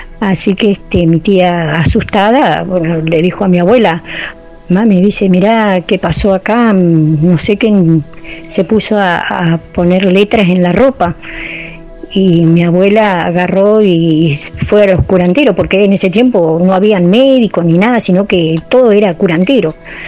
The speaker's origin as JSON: {"language": "Spanish", "town": "Trelew", "region": "Chubut", "country": "Argentina", "lives_now": "Río Negro, Argentina", "said": "Nosotros somos de Trelew, Chubut. Yo, en ese tiempo vivíamos ahí, ahora yo vivo acá en Río Negro, pero en ese tiempo mi familia se fue a Trelew, Chubut a vivir. Un día en Trelew, Chubut era un pueblo chico, todavía no era tan grande como ahora."}